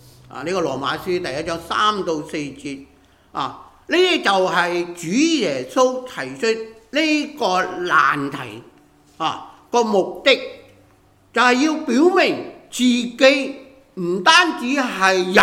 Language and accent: Chinese; China; 其實給我們看一下我們中國人的文化